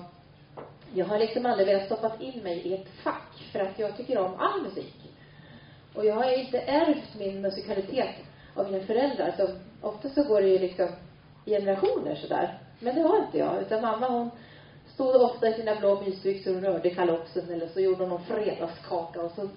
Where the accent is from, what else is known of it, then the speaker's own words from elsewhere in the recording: Norrland, Sweden; Nu hörde ni att jag kom från Norrland, va?